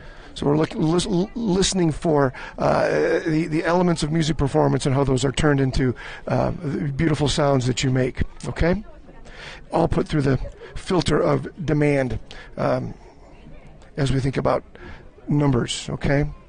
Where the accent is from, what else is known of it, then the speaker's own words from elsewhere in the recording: Lafayette, Indiana, United States; I'm from Lafayette, Indiana